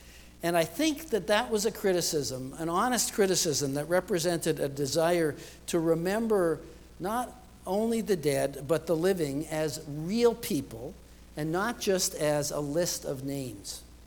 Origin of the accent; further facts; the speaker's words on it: Canada; I grew up in Canada.